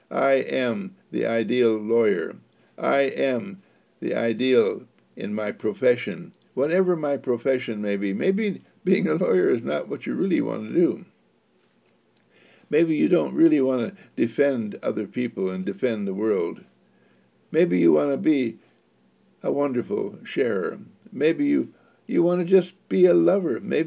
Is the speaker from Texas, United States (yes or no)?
yes; Texas, United States; even if I'm from Texas, nobody is going to be able to be able to tell where I'm from, because I am speaking universal American English